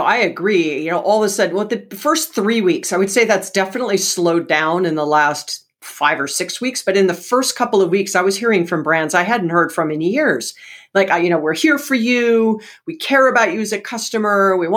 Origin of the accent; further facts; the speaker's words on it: Hawaii, United States; And I was born and raised in Hawaii.